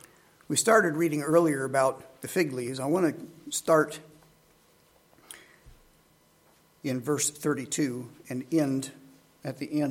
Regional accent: Indiana, United States; I grew up in Indiana, and at age 16, I started driving, right?

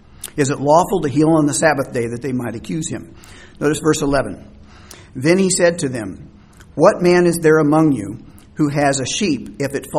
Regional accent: Indiana, United States; Growing up in Indiana where we had cornfields, some of the cornfields that had sweet corn in it

